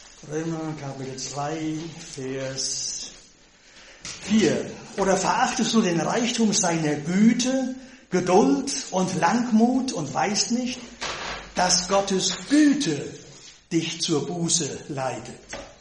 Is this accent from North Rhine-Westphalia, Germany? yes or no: yes; North Rhine-Westphalia, Germany; Wie sagt man bei uns im Siegerland, da haben wir schon immer so gemacht, wie vor 150 Jahren, kommt bloß nicht auf die Idee, irgendwas daran zu ändern.